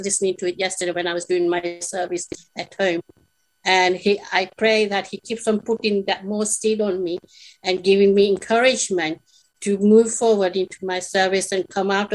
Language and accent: English; Leicester, East Midlands, United Kingdom; I serve in Leicester. I'm from Leicester though.